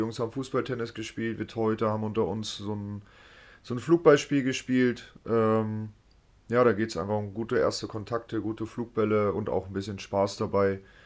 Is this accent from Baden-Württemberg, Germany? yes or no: no; Frankfurt, Hesse, Germany; born or raised there; also born or lived in Wolfsburg